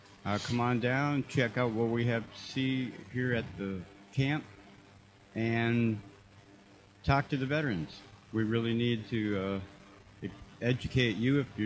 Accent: Minneapolis, Minnesota, United States; also born or lived in Cincinnati / Kansas City; I originally born in Cincinnati. I grew up in Minneapolis, Minnesota, St. Cloud area, and then I went to Kansas City and all over.

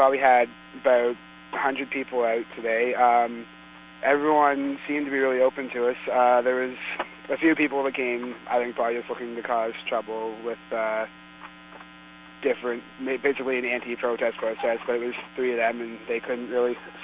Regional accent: New Brunswick, Canada; I'm from New Brunswick.

